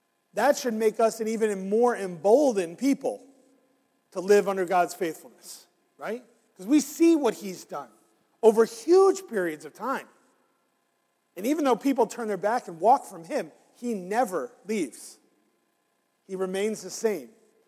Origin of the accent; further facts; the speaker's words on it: Canada; But I grew up in the Great White North.